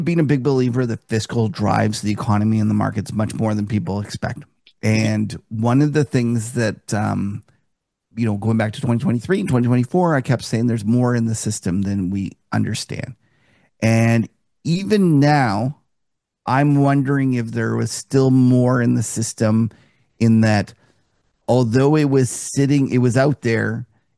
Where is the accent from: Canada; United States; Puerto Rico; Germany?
Canada; I'm a Canadian.